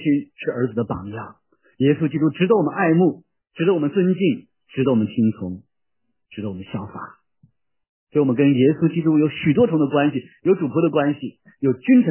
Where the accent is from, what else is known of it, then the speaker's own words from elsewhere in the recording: Beijing, China; 我小时候生在这个长在这个北京城里面，老北京见面